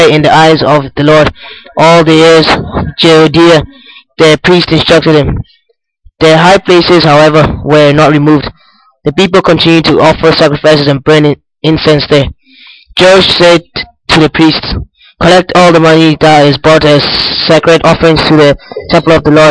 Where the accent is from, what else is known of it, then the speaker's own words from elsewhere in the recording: Dublin, Leinster, Ireland; I'm from Dublin, and I'll be reading 2 Kings verses 12.